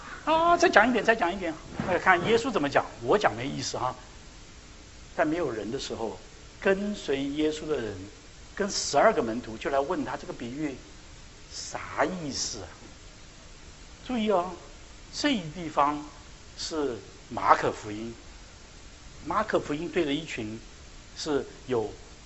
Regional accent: China; 我们中国人很喜欢讲一句话，叫做瞎忙活，瞎折腾

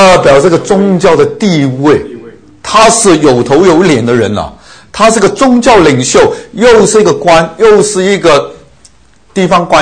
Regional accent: China; 是犹太人是用灯笼的，我们中国人是用灯笼啊，点个灯笼晚上去找人也是很麻烦的

